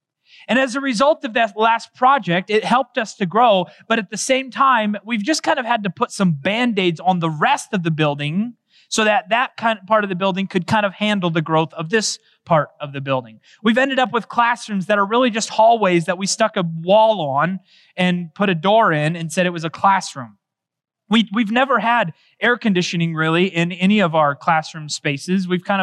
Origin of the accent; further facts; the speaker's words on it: Olathe, Kansas, United States; I grew up in Olathe, Kansas.